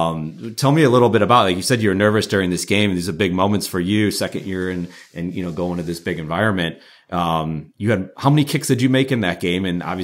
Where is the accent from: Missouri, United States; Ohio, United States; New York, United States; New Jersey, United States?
New York, United States; Buffalo; I grew up in Buffalo, New York